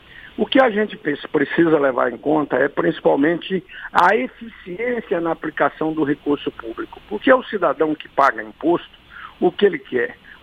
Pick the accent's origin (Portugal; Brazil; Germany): Brazil; Amazon; quem está lá no interior, principalmente eu que sou da Amazônia